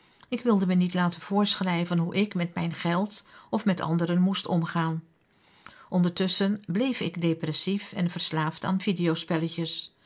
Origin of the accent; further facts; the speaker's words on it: Heenvliet, South Holland, Netherlands; Ik kom niet uit een christelijk gezin. Ik groeide op in Heenvliet op Voorne-Putten. Mijn ouders waren van huis uit Rooms-Katholiek en gereformeerd synodaal